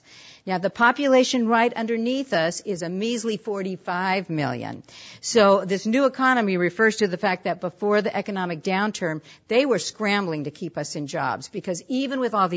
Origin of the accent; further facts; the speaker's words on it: San Leandro, California, United States; I grew up in San Leandro, right across the bay over there